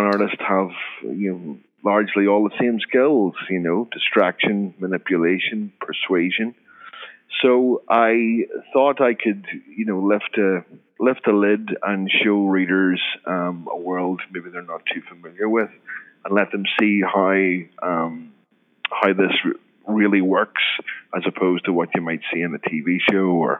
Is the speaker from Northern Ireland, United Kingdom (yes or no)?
yes; Northern Ireland, United Kingdom; Well, I'm a writer from Northern Ireland.